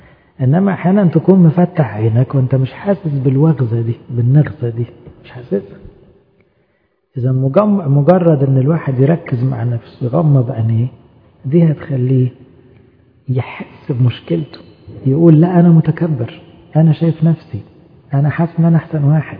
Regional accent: Egypt; كان عندنا في مصر شعار اسمه إيه؟ انظر حولك.

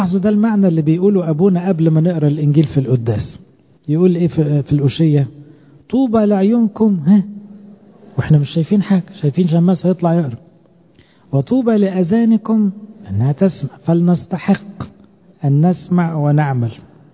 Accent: Egypt; احنا كشعب مش غاوي هدوء عموما كمصريين

